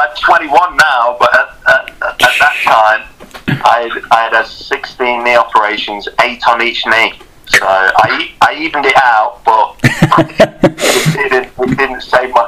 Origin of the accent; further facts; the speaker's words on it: Leicester, East Midlands, United Kingdom; being a Leicester lad, obviously I was born in Leicester. But being a Leicester lad and going to that stadium since I was 5 or 6 years old, growing up